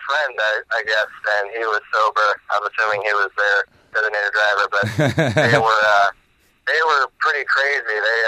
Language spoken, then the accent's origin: English; Vallejo, California, United States; I'm Vallejo trying to make it big. I was actually born and raised in Vallejo.